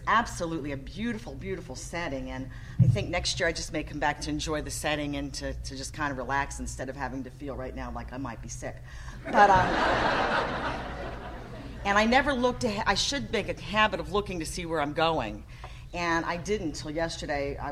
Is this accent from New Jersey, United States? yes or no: yes; New Jersey, United States; born there; also born or lived in Southern US; now in Virginia, United States; I was born in New Jersey, and my dad was in the Army, so we lived all over, but mostly it was in the South. And then 25 years ago, I moved to Virginia.